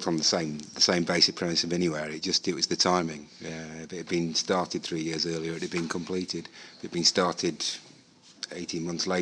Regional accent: Newcastle, North East England, United Kingdom; It's very well defined, and I'm from the other side of the river, so I'm from Newcastle, so it's

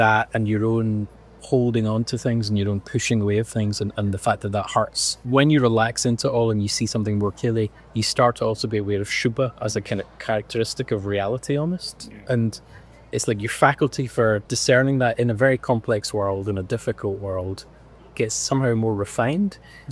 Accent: Scotland, United Kingdom; now in United States

